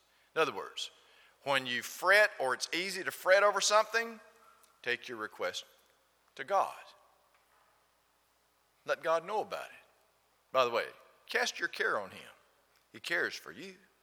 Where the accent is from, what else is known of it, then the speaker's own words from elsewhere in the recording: LaGrange, Georgia, United States; born there; Well, sure. I was born in LaGrange, Georgia, and therefore I become a natural born citizen of this country.